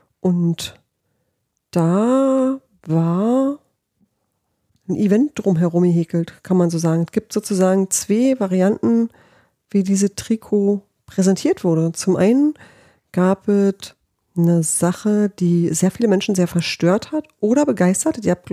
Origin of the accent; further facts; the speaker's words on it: Berlin, Germany; wir sind Berliner